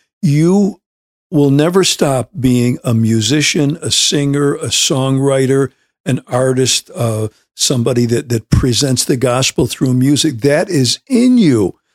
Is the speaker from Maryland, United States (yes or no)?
no; Syracuse, New York, United States; So I grew up in Syracuse, New York, always in bands.